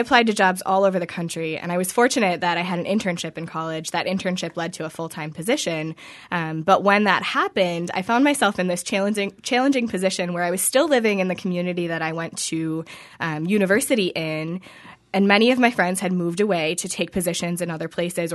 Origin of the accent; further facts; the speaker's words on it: Jackson, Wisconsin, United States; now in Stevens Point, United States; I grew up in Jackson, Wisconsin. If you're familiar with where that is, it's southeastern Wisconsin. Went to Slinger High School and came to Stevens Point for my education.